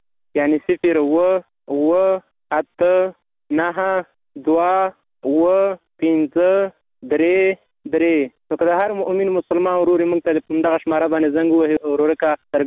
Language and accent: Pashto; Khost, Afghanistan; زه تاسو خوسته یم له خایستونو خوست ولایت څخه.